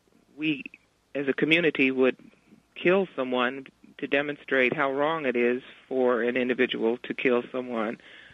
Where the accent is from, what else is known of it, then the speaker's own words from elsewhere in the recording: United States; that is that I'm American, but if I was a prosecutor, I wouldn't feel any differently.